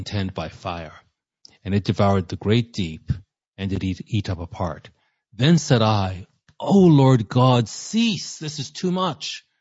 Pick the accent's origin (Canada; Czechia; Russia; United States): Canada; I'm a Canadian, so I don't know the ins and outs